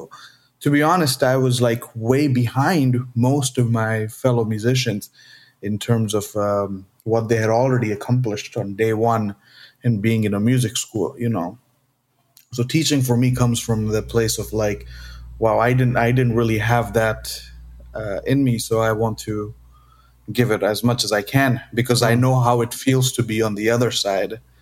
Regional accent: India; now in United States; when I came to America from India

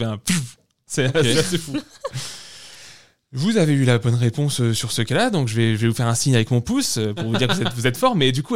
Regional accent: United States; J'ai pas calculé en Celsius, hein, désolé, je suis américain.

